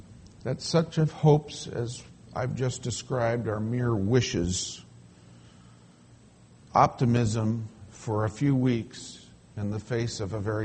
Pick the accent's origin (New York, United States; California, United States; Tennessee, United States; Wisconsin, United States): California, United States; Los Angeles; Actually, I grew up in Los Angeles, and cold weather to us was like 60 degrees, so we're in good stead.